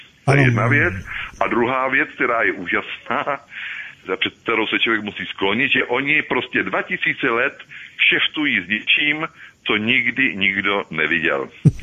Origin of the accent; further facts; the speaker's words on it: Hoštice u Volyně, South Bohemian Region, Czechia; U nás v Hoštici u Volině, malinká vesnička na našem zámečku